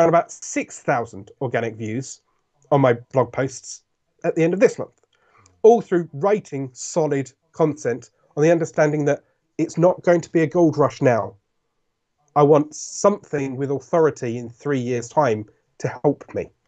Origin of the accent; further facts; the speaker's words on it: United Kingdom; I've had a nice cup of tea, because I'm British